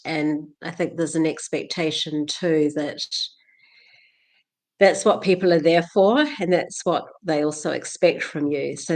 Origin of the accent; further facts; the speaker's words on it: New Zealand; now in Bali, Indonesia; I'm originally from New Zealand